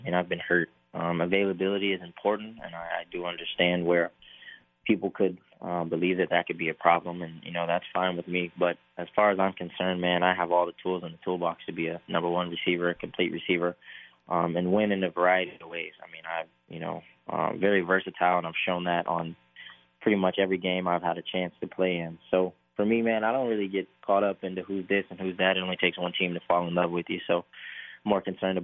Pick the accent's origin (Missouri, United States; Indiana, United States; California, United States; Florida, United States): Indiana, United States; I'm only going to say the Colts here because, you know, I'm from Indiana, so Indianapolis was always big for me and where I come from.